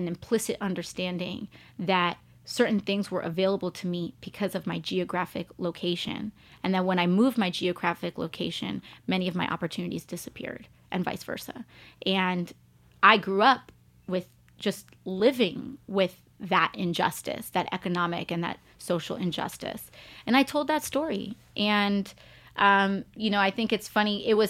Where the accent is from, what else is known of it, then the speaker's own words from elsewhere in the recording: New York City, New York, United States; I was born in the Bronx to a third generation Bronx family. My mom was born in Puerto Rico. They met, they had me. I was born in the Bronx